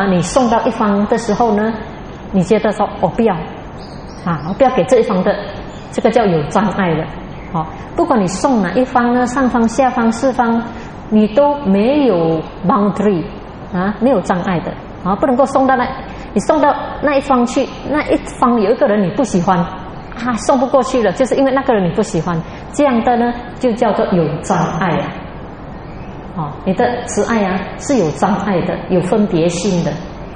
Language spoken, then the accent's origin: Chinese; China; 这个家我们中国人很注重